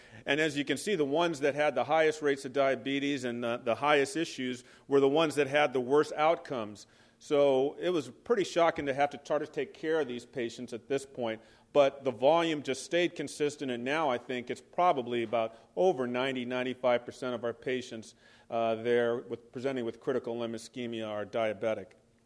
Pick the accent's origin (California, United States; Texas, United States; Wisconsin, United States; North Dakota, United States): California, United States; Los Angeles; I'm graduating from the University of Tennessee, and I love the place. I was a Los Angeles guy, but I enjoyed my fellowship.